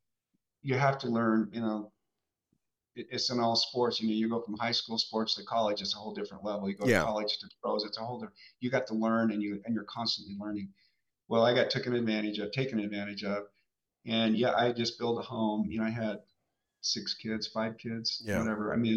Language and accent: English; Boise, Idaho, United States; I grew up in Boise, and we started it in Boise, and I moved down to Salt Lake